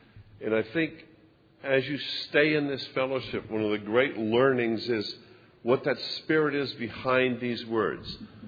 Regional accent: Netherlands; I was born in Holland.

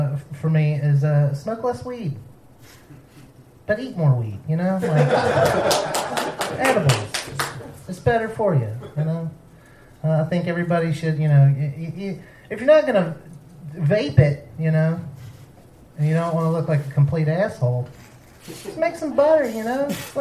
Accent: South Carolina, United States; I'm from South Carolina. I don't know if you know this about my state, but you can graduate without being able to read.

